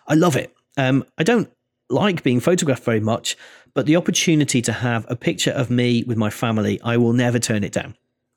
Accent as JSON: {"language": "English", "country": "United Kingdom", "said": "in fact, we're British"}